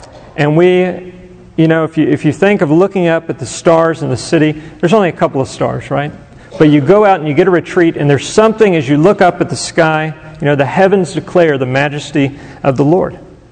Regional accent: Conroe, Texas, United States; I grew up in Conroe, just north of Houston

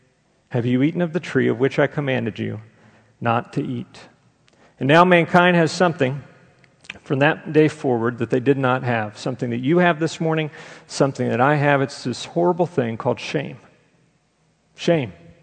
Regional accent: Texas, United States; We grew up in Texas, so on Christmas Day, what do you buy a kid in Texas? You buy him a gun.

